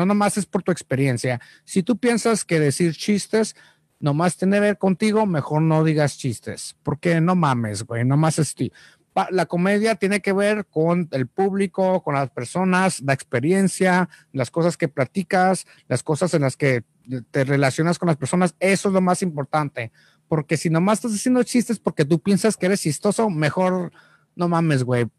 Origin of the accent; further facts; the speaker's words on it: San Diego, California, United States; porque soy de San Diego y ese tatuaje me lo hizo un amigo